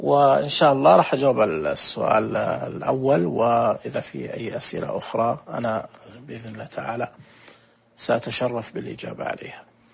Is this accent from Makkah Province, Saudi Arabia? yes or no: yes; Taif, Makkah Province, Saudi Arabia; born there; ، من مواليد الطائف سنة 1401، العمر الآن 39 عام